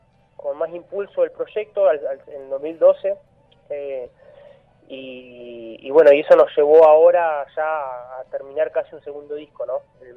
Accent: Las Heras, Argentina; now in La Plata, Argentina; nacimos en Las Heras los tres, nos criamos ahí, nos conocimos, en ese momento la localidad era mucho más chica de lo que es ahora.

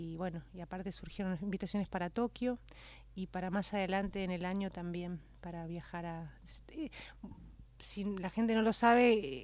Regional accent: Buenos Aires, Argentina; Yo soy porteña.

